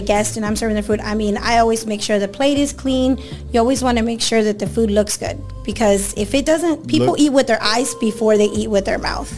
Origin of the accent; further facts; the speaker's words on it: Dallas, Texas, United States; also born or lived in Plainview; I was actually born in Plainview, Texas, but I was raised in Dallas.